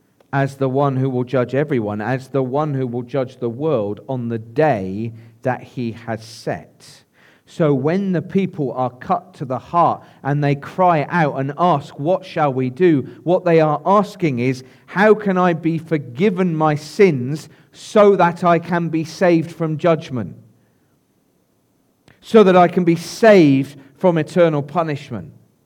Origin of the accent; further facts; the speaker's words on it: Bristol, South West England, United Kingdom; So where I grew up in Bristol